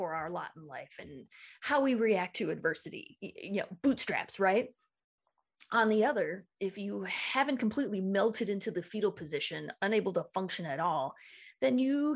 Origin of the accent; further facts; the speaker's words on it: Detroit, Michigan, United States; Growing up in Detroit, the home of Motown, I'd always been a big music lover.